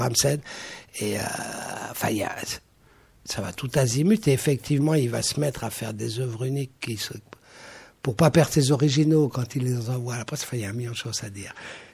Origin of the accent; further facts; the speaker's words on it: Belgium; also born or lived in Switzerland; je suis belge, et j'ai habité en Suisse.